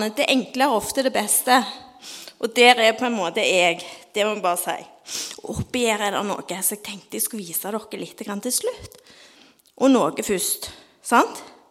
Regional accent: Riska, Rogaland, Norway; Jeg kommer fra Riska, født Riska.

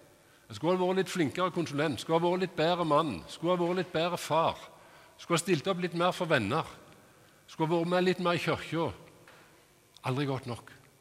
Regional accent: Kvednaland, Rogaland, Norway; Jeg vokste opp på Kvedneland.

